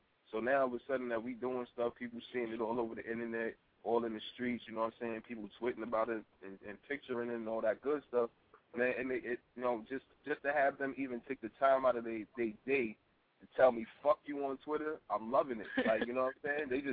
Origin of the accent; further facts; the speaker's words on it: Brooklyn, New York, United States; Y'all know I'm from New York. So, man, shout out to Brooklyn all day long, man.